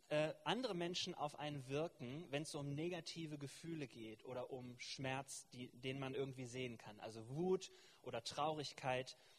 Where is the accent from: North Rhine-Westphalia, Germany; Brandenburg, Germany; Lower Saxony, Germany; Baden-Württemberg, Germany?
North Rhine-Westphalia, Germany; Remscheid; born there; Ich bin gebürtiger Remscheider.